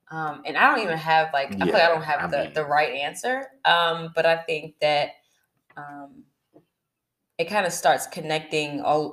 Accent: United States; or I'm gonna say America because I'm American.

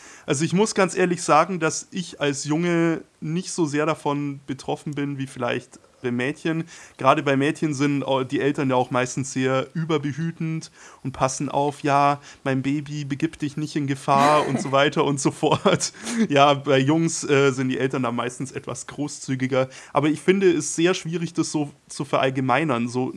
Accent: Bavaria, Germany; born there; wie Mariela gerade schon gesagt hat. Ich bin 22 Jahre alt, komme gebürtig aus Bayern

